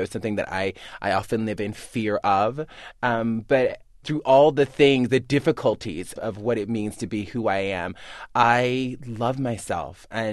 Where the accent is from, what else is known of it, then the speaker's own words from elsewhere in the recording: Mobile, Alabama, United States; now in New York, United States; When I finally moved to New York, I grew up in Mobile, Alabama. But when I finally moved to New York